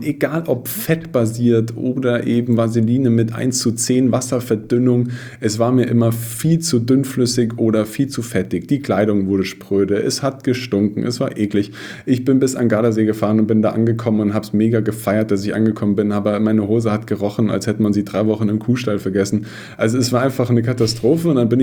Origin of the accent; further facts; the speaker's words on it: Bavaria, Germany; now in Munich, Germany; Ich bin am Ammersee groß geworden, wohne jetzt in München